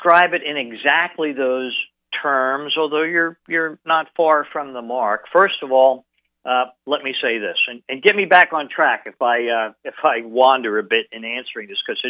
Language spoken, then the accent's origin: English; New York, United States; moved away as an adult; Well, I'm originally from the South Shore of Long Island, New York.